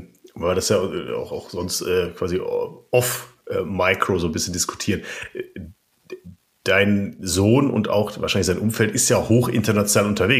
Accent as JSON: {"language": "German", "region": "North Rhine-Westphalia", "country": "Germany", "tie": "born or raised there", "said": "Ich bin im Ruhrgebiet groß geworden in den 80ern."}